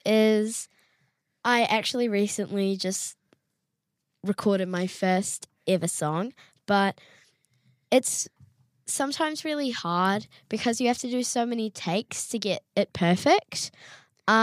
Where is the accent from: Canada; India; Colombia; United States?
Canada; Nanaimo, British Columbia; So I'm from Vancouver, actually Vancouver Island, Nanaimo to be exact. And lots of my family live on Vancouver Island.